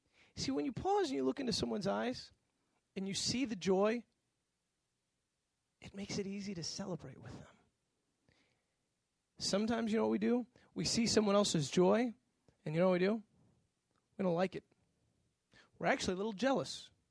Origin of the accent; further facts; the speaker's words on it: the North, United States; One thing I realized about the South, I grew up in the North